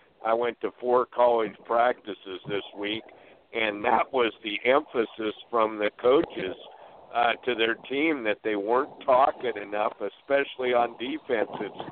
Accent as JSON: {"language": "English", "town": "Portland", "region": "Oregon", "country": "United States", "tie": "born or raised there", "said": "Now let's swing up to Tony Broaddus in my hometown of Portland, Oregon, born and raised there, and still like the City of Roses."}